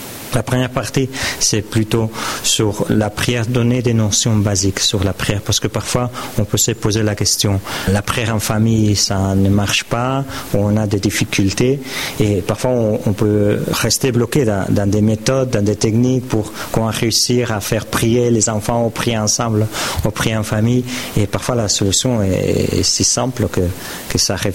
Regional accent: Barcelona, Catalonia, Spain; Mon épouse et moi, nous sommes de Barcelone.

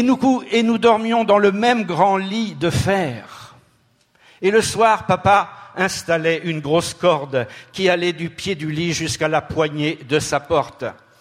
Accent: Fondettes, Centre-Val de Loire, France; nous venons de Tours, ou plus exactement d'un petit village près de Tours qui s'appelle Fondette.

